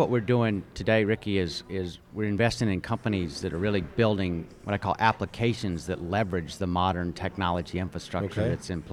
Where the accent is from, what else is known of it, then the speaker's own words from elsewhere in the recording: Columbus, Georgia, United States; now in Atlanta, United States; I've lived in Atlanta since 94, but obviously I grew up here in Columbus, was born here in 1970, and I still call Columbus home a lot of times.